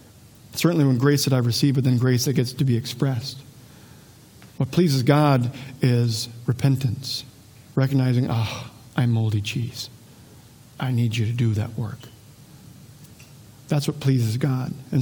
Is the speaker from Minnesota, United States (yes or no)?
yes; Wadena, Minnesota, United States; You know, when I was growing up in Wadena, there was great conflict between the wrestlers and the hockey players.